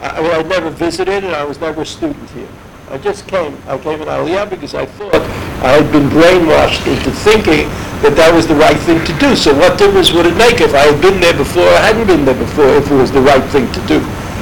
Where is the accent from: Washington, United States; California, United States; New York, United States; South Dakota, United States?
New York, United States; since I'm from New York, automatically prejudiced me against him, right?